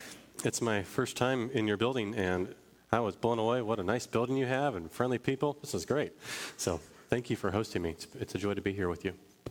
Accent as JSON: {"language": "English", "town": "San Jose", "region": "California", "country": "United States", "tie": "born or raised there", "also_born_or_lived": "Roanoke, United States / Detroit, United States / San Diego, United States / Boston, United States", "said": "And so I grew up in suburbs. This is a suburb. So I grew up in San Jose, California. We moved all over."}